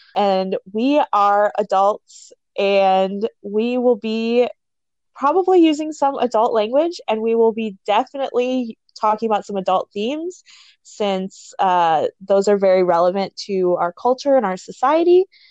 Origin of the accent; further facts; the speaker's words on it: Midwest, United States; We are from the Midwest.